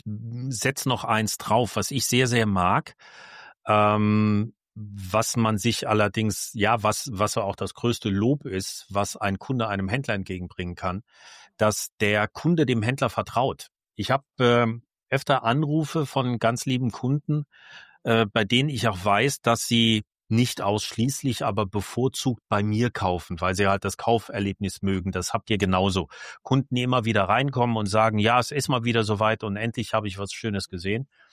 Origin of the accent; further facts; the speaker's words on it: Germany; Sage ich auch immer, erstens, wir sind Deutsche, zweitens, wir sind Männer